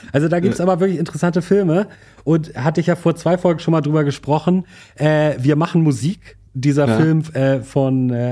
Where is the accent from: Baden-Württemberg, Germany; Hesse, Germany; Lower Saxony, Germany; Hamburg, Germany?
Hamburg, Germany; gerade für uns als Hamburger, Hummel Hummel